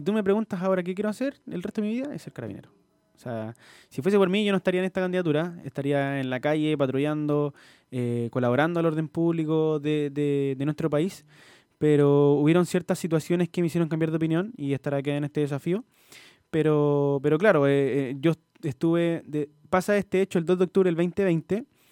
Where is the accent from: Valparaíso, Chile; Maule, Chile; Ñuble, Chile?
Valparaíso, Chile; Sí, yo nací y criado en Playa Ancha, abajo del ascensor Villaseca, en calle Taqueadero. Después me fui ahí como buen porteño, ¿cierto? Deambulando entre los cerros de Valparaíso, Cerro Jín, después me fui a Placilla, después volví a Cerro Jín, etcétera. Y hasta el día de hoy ahora vivo en el Cerro Delicias en Valparaíso.